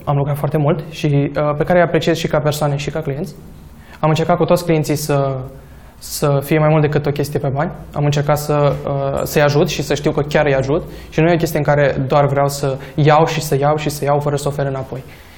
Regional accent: Gura Humorului, Suceava County, Romania; Eu m-am mutat de la Gura Humorului, un oraș mai micuț, și când m-am mutat nu m-am prea obișnuit cu locul.

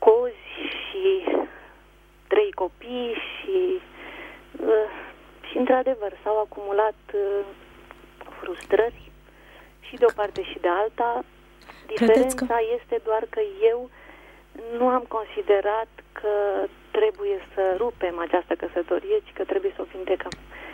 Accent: Bucharest, Romania; din București.

